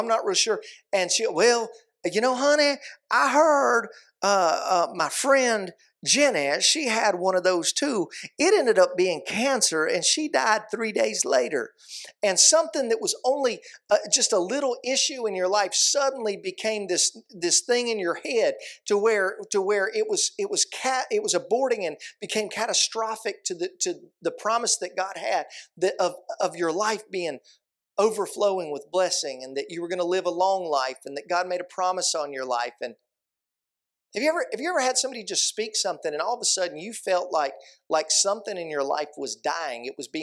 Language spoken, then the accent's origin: English; United States; And I'm actually from the Virginia-Tennessee line. And a lot of times when you go in there, when I go back home, I see relatives that I haven't seen in a long time